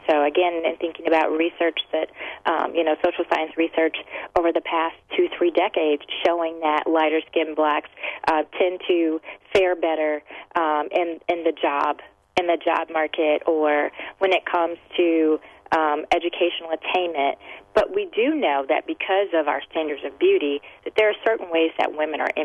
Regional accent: Cleveland, Ohio, United States; as I was growing up, I'm from Cleveland, Ohio

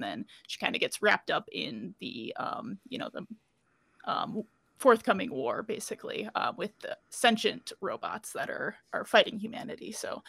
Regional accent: Iowa, United States; So Iowa had a big film incentive, and I'm from Iowa originally.

